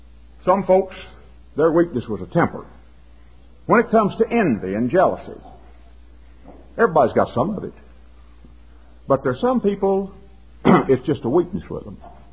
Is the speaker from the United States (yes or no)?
yes; Southern United States, United States; I'm a Southerner. I have a special love for lost causes.